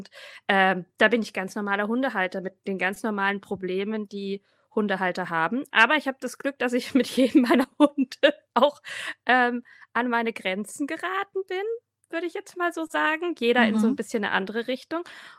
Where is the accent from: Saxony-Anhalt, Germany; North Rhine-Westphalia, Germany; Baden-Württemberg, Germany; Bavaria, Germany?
Bavaria, Germany; Erlangen; ich komme aus Erlangen, aus Franken, lebe dort mit meinem Mann, meinem Sohn und meiner Drahthaarwischlerhündin Lotta.